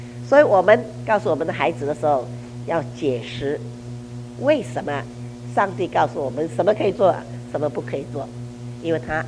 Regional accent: China; 其实都是我们中国人本来知道

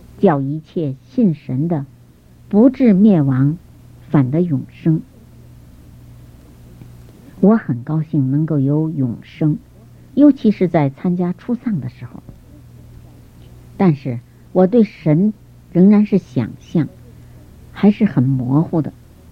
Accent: Beijing, China; also born or lived in Fuzhou; 我是在福州出生的，那是中国南部的一个沿海的城市。在我4岁的时候，我的家就搬到北京去了。

